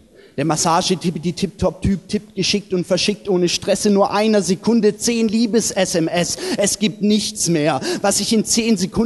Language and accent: German; Nagold, Baden-Württemberg, Germany; Das war also zu meiner Heimat und zu meinem Herkommen hier in Nagold, wunderschön.